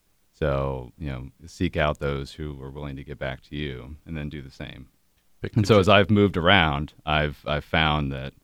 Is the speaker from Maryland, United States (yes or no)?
no; Springfield, Ohio, United States; I'm from Springfield, Ohio originally, obviously. Went to graduate school at Ohio State, and we very much wanted to find a way to come back home